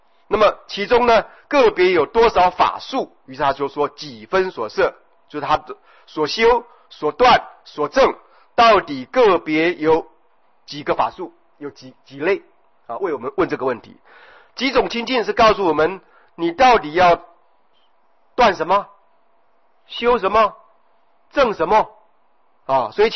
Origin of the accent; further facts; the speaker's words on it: China; first language Chinese; 我们又是原生在中国，中文是我们的母语啊